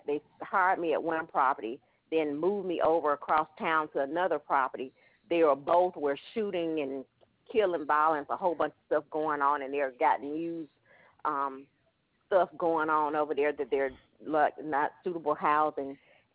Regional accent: Alabama, United States; also born or lived in New Haven, Connecticut; And I took the job here because my mother, I am from Alabama, and my mom had gotten ill.

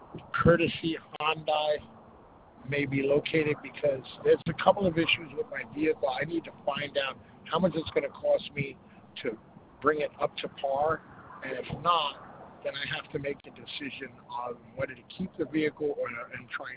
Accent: Brooklyn, New York, United States; now in Tampa, United States; I'm from New York originally. I was born in Brooklyn.

